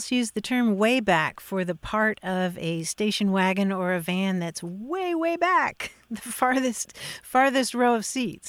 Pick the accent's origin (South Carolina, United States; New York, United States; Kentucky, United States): Kentucky, United States; It's not the term that I used growing up in Kentucky.